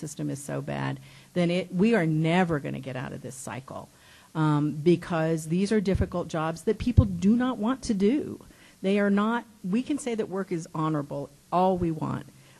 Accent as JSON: {"language": "English", "town": "El Paso", "region": "Texas", "country": "United States", "tie": "born or raised there", "said": "Because when I grew up in El Paso, the fluid movement of individuals meant that there was fluid movement of dollars as well"}